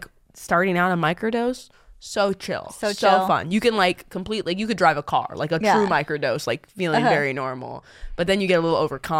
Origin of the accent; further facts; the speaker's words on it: California, United States; And I looked, I'm from California. It was straight up not California.